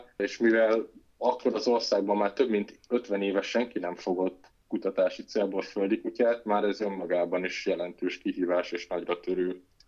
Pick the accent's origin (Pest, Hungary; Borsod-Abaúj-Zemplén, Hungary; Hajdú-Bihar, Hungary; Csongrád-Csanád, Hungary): Hajdú-Bihar, Hungary; Debrecen; gyerekkoromból ered, mert én debreceni vagyok